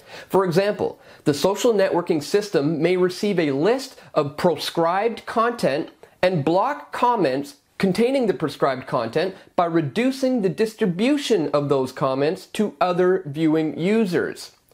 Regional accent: Canada; I'm Canadian. My channel is Canadian.

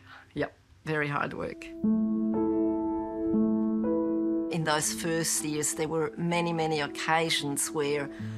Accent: Engelberg, Obwalden, Switzerland; I grew up in Switzerland in a little village called Engelberg. You've got high mountains all around you where you can ski all year round because there is always snow there.

